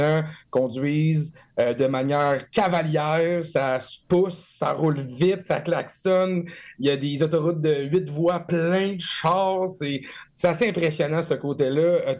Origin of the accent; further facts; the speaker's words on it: Quebec, Canada; chez nous au Québec